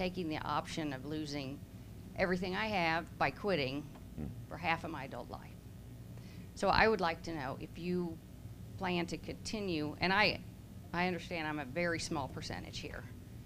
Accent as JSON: {"language": "English", "town": "Harrisonville", "region": "Missouri", "country": "United States", "said": "I'm from the Harrisonville area."}